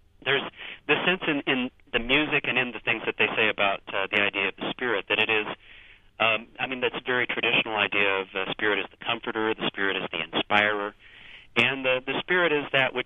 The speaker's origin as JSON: {"language": "English", "country": "Ireland", "tie": "born or raised there", "said": "And part of that, of course, is just growing up in Ireland."}